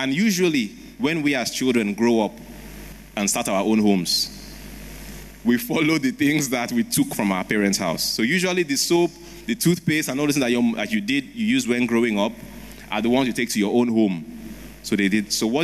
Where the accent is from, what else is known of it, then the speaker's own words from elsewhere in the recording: Lagos, Nigeria; we grew up in Lagos, Surulere, that time